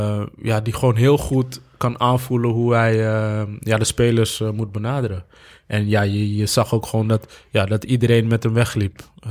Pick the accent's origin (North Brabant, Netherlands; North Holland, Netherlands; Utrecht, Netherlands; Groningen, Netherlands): North Holland, Netherlands; Amsterdam; Ik kom uit Amsterdam. Ik was in Amsterdam-Oost geboren, vlakbij de meer. En op het moment zeg maar, dat ik verhuisde naar de Bijlmer, verhuisde Ajax ook naar de Bijlmer.